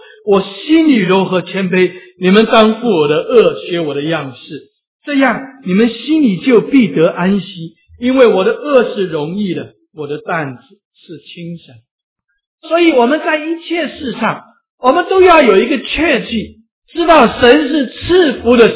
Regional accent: China; 那我们中国人常常讲福、福气、福乐等等。

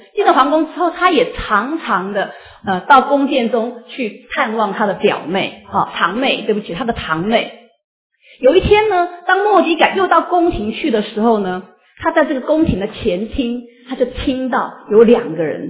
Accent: China; 就是可能像我们中国人的筛子啊

